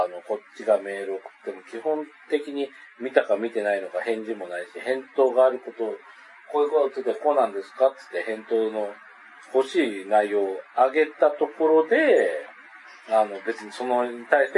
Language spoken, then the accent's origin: Japanese; Iwate, Japan; うちの実家の岩手の実家の方はですね